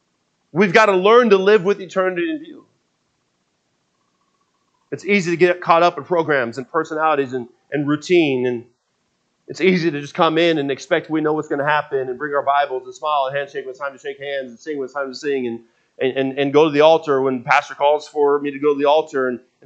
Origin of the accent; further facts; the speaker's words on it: Seattle, Washington, United States; And there was a Seattle fire. I grew up in Seattle.